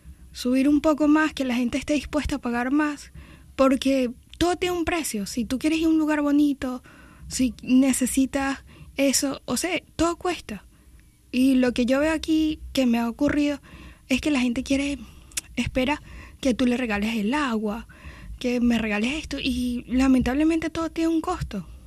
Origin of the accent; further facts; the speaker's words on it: Venezuela; por el lugar de donde vengo, ¿no? En Venezuela nos encanta emprender.